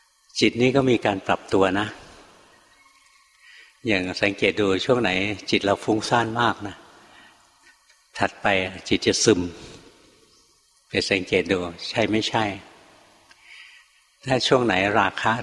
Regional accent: Bangkok, Thailand; หลวงพ่อเป็นคนกรุงเทพเกิดกรุงเทพโตในกรุงเทพเรียนหนังสือทำงานอยู่ในกรุงเทพไม่คุ้นกับป่า

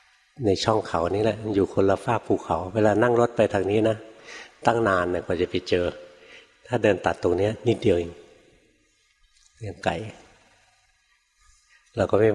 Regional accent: Bangkok, Thailand; now in Nonthaburi, Thailand; หลวงพ่ออยู่ในกรุงเทพเกิดในกรุงเทพตอนเด็กๆนะอากาศก็ดีนะกรุงเทพ

